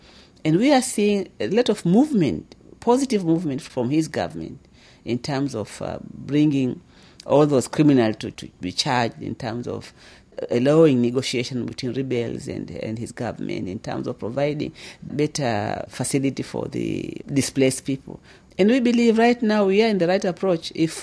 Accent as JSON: {"language": "English", "region": "Zanzibar", "country": "Tanzania", "tie": "born or raised there", "said": "when I was growing up in Zanzibar, I really wanted to be working with the army as in the Air Force Division."}